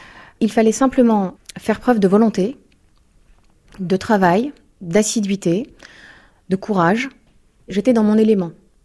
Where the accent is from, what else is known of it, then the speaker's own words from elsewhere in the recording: France; d'origine turque en fait, je suis née en Turquie et j'ai grandi en France.